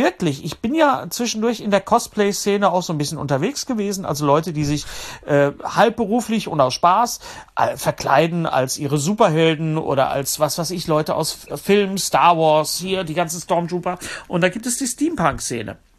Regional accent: Bochum, North Rhine-Westphalia, Germany; im Bochum, in meiner Heimatstadt

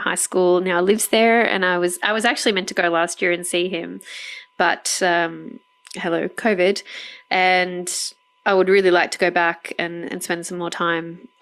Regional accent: Australia; which always blows my mind as an Australian.

